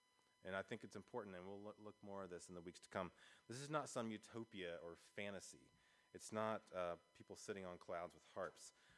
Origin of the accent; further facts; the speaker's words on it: the South, United States; I'm from the South. I think of something called kudzu.